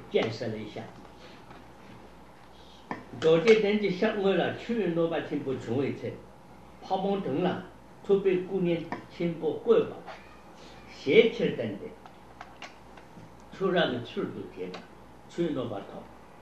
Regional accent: China; 我们中国人叫龙头

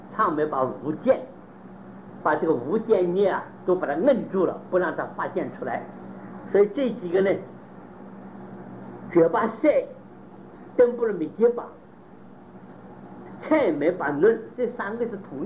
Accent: Taiwan; 在我们台湾的这个政治行政能力就差这一点

